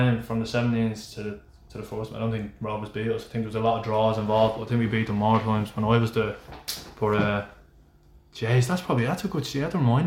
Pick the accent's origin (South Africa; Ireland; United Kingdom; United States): Ireland; Dublin, Leinster; I'm from Cabra, I played for Bowers when I was younger